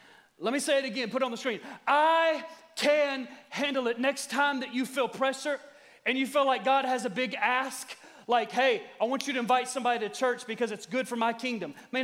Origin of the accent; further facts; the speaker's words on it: the South, United States; I know some of y'all don't believe in whippings. I grew up in the South.